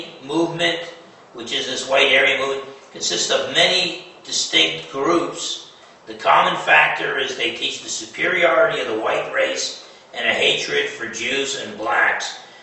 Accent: New Jersey, United States; Do not assume if you're from the North, like I'm from New Jersey originally.

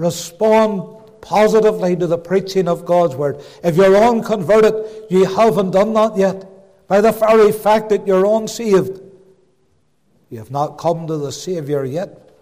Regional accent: Belfast, Northern Ireland, United Kingdom; accent: Belfast; My Belfast accent shouting at you a little bit tonight

